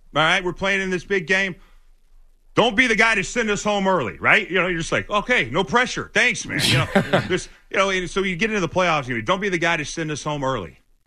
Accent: California, United States; I was from Southern California, man. I was a SoCal guy.

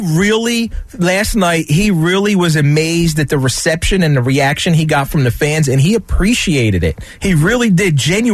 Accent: Philadelphia, Pennsylvania, United States; everybody knows I'm from Philly.

